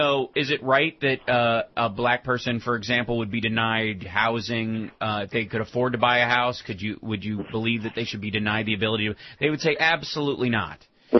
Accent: Peekskill, Kentucky, United States; Many people may or may not know I'm originally from Peekskill, Mill, Kentucky. At the time, one road, 46 people.

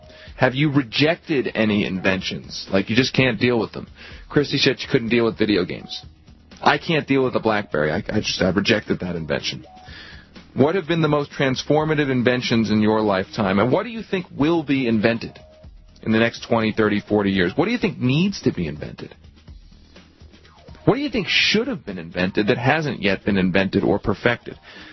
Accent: Philadelphia, Pennsylvania, United States; Yeah, I remember when I lived in Philadelphia, when I grew up in Philadelphia, there was always the smart dads and moms who, like, bought their car in Delaware

